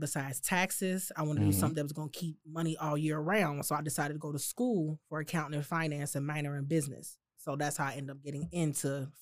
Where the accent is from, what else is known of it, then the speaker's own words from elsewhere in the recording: Cincinnati, Ohio, United States; now in Florida, United States; I was actually born here in the States.